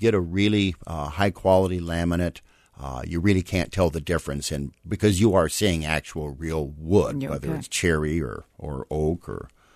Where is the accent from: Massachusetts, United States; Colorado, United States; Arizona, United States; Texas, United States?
Colorado, United States; Denver; I grew up in Denver. We didn't see that.